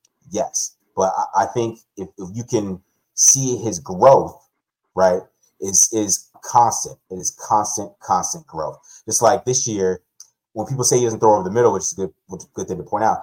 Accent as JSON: {"language": "English", "region": "Arizona", "country": "United States", "said": "I'm an ASU fan. I'm from Arizona, so I fucks with ASU."}